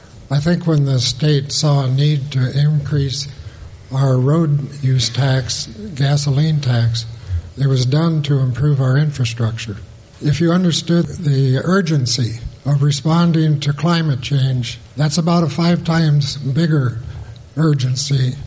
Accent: Story City, Iowa, United States; from Story City.

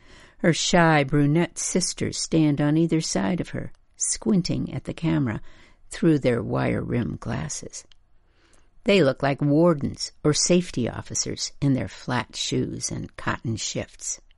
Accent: North Dakota, United States; a place that sounded wildly exotic to me as a kid growing up in North Dakota.

